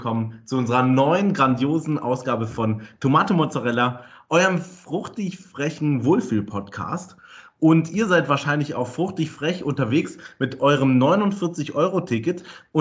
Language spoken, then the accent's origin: German; Hamburg, Germany; Ich bin nächste Woche, bin ich wieder in meiner Heimat, bin ich in Hamburg.